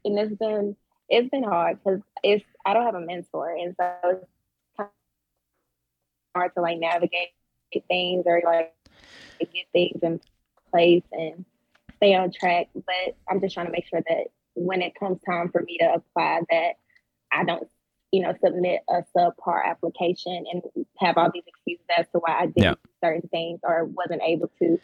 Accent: Louisiana, United States; I'm from Louisiana.

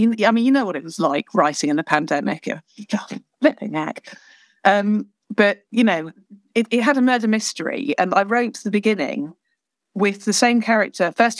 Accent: United Kingdom; I'm British.

